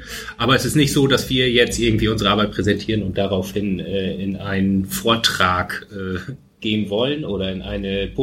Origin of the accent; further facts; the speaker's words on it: Vechta, Lower Saxony, Germany; Ich komme aus Vechta, katholischer geht's nicht.